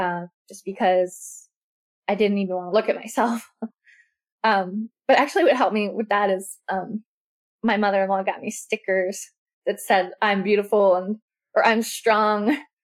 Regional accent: New York, United States; Originally, I'm from New York, and he took me to New York and proposed to me outside Central Park

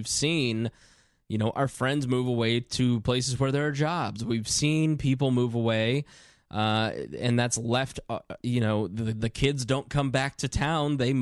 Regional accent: Plainfield, Indiana, United States; we grew up in Plainfield, Greg and I. And that's an upwardly mobile town.

